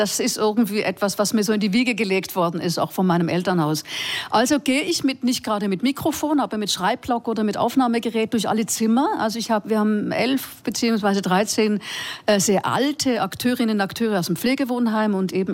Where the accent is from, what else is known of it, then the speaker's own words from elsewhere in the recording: Switzerland; now in Germany; in Berlin, in Brandenburg und auch in der Schweiz, wo ich herkomme.